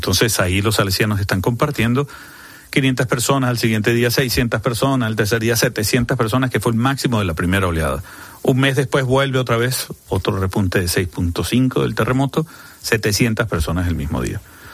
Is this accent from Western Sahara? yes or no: no; Venezuela; Incluso desde Latinoamérica, soy venezolano